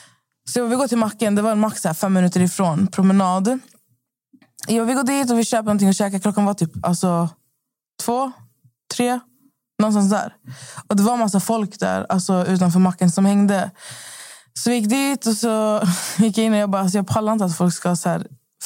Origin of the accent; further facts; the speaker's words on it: Skövde, Västra Götaland County, Sweden; Jag var ju hemma i Skövde i 4 dagar.